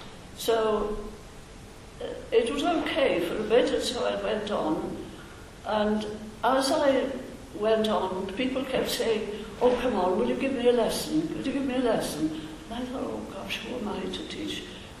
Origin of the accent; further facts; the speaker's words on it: Wales, United Kingdom; So as a Welshman, what was I going to do? So I went to Wales